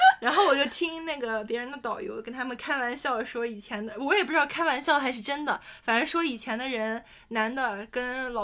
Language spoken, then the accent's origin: Chinese; northern China, China; accent: northern; 我都不加儿化音现在不会说话了，我口音太北方了